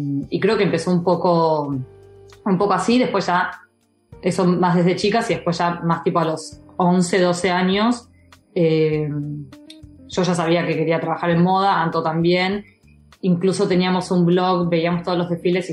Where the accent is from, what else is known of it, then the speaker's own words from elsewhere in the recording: Córdoba, Argentina; nosotras somos de Córdoba, entonces cuando éramos más chicos